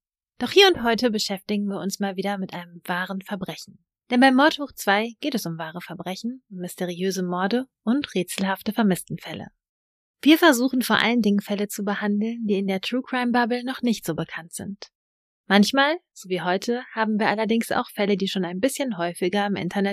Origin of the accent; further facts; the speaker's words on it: North Rhine-Westphalia, Germany; Also ich komme ja aus dem Ruhrgebiet.